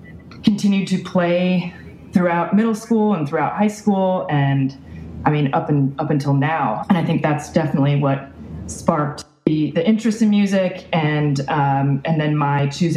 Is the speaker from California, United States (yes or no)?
yes; Los Angeles, California, United States; So I grew up in LA. Music was a big thing in our household.